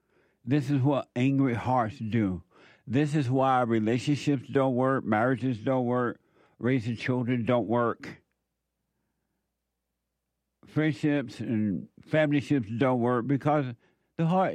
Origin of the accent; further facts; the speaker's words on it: United States; I never imagined growing up in America that there were other people in America that would fight against freedom